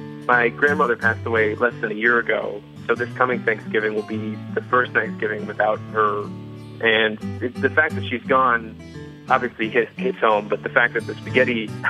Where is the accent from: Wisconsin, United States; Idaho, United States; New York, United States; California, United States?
Idaho, United States; Boise; from Boise, Idaho.